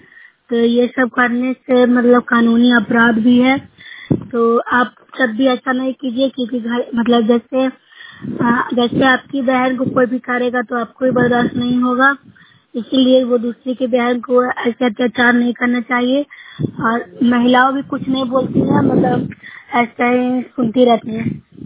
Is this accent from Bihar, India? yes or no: yes; Nursarai, Bihar, India